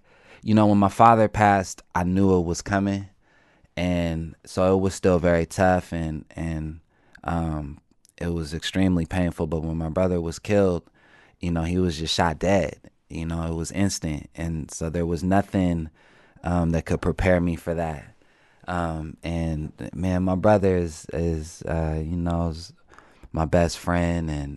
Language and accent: English; United States; We grew up in a nice house. I grew up in Capitol Hill. I grew up, with a lot of friends on my block and friends in my neighborhood, and could, you know, walk anywhere in my neighborhood, ride my bike.